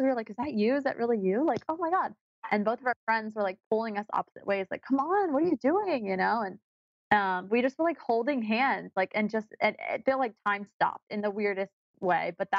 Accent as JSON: {"language": "English", "town": "Fairfax", "region": "Virginia", "country": "United States", "said": "I was born in Fairfax. I've moved all over."}